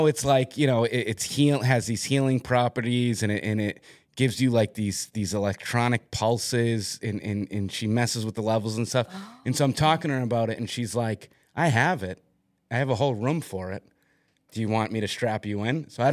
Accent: Bridgewater, Massachusetts, United States; I knew about it because I grew up in Bridgewater.

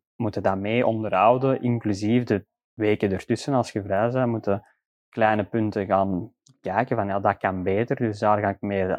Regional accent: Belgium

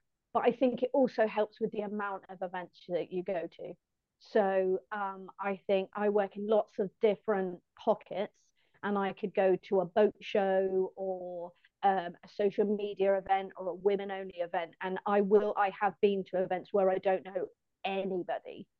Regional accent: Wimborne, South West England, United Kingdom; It's just, yes, I'm from Wimborne.

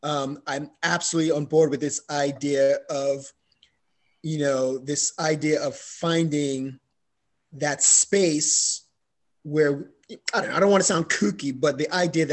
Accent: New York City, New York, United States; I mean, I grew up in the Bronx

